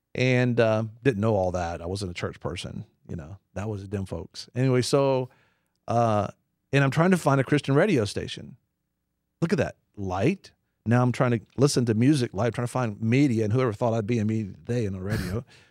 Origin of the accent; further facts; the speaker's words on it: United States; I mean, I'm an American.